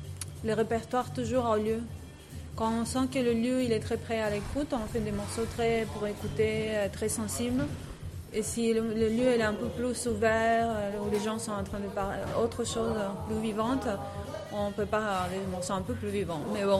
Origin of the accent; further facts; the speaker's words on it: North Region, Brazil; also born or lived in Argentina; Voilà, et j'ai grandi au Brésil, au nord du Brésil, et je pense que c'est ça qui m'a influencé à faire la musique.